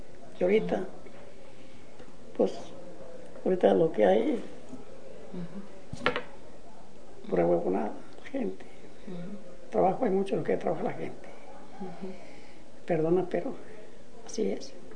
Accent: Uxlán, Zacatecas, Mexico; born there; Nací en Uxlán, Zacatecas.

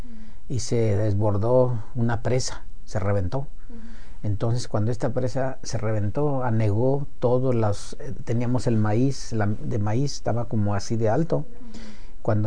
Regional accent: El Tarengo, Mexico; born there; Nací en El Tarengo.

